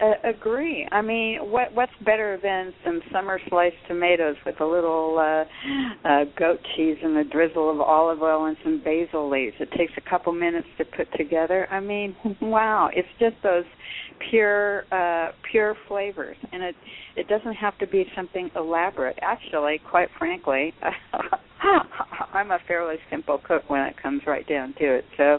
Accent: California, United States; And I grew up in the San Joaquin Valley, which probably isn't the culinary destination of the world. But I lived in these small towns, usually on the outskirts of the town.

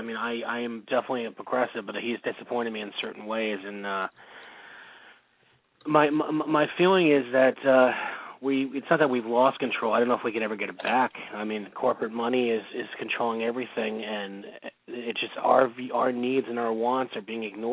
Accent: United States; I, as an American, I'm become extremely cynical

